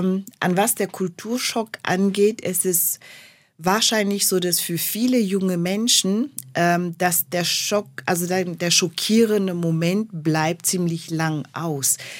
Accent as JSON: {"language": "German", "country": "Cameroon", "tie": "born or raised there", "moved": "as an adult", "lives_now": "Germany", "said": "Also ich bin in Kamerun groß geworden. Ich habe das Abitur dort gemacht, habe Lebensmitteltechnologie studiert. Anschließend wollte ich in Kamerun bleiben und auch dort arbeiten. Mein Vater hat entschieden, dass ich nach Deutschland kommen sollte."}